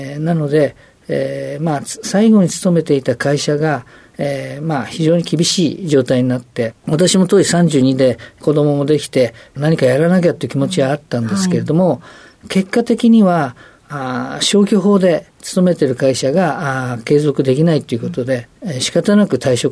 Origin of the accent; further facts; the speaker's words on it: Shibuya, Tokyo, Japan; 東京都渋谷区です。